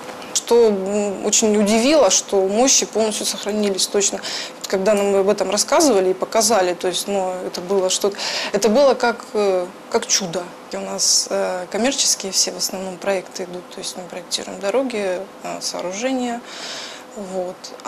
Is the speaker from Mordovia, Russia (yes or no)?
no; Lodeynoye Pole, Leningrad Oblast, Russia; я вот родом из Лодейного поля, которое рядом с Александро-Свирским монастырем.